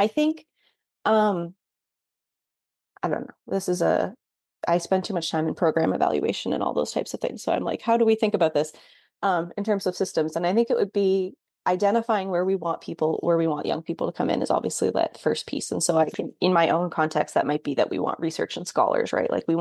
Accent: Canada; as a Canadian, I didn't have any agricultural education opportunities in Canada and Canadian schools.

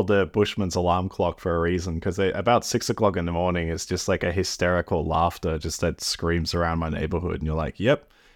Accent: Australia; Growing up in Australia

